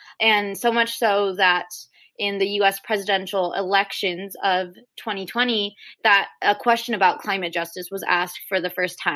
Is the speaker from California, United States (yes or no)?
no; Houston, Texas, United States; So I'm from Houston and Hurricane Harvey was a hurricane that really decimated our city in 2016.